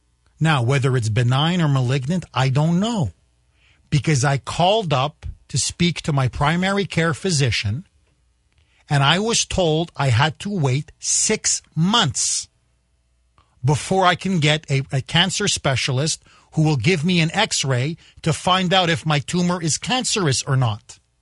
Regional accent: Canada; now in United States; But having been born and raised in Canada, where they have socialized medicine, where they have a single-payer system, where they have government-run health care, I have seen the disaster up front and up close.

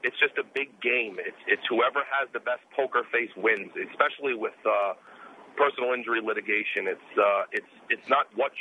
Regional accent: New York, United States; graduated from a law school in New York. I was born and raised in New York.

